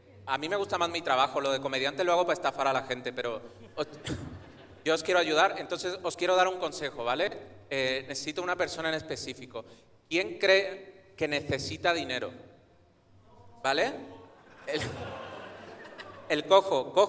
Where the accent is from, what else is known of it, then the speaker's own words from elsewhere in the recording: Tarragona, Catalonia, Spain; En Cataluña.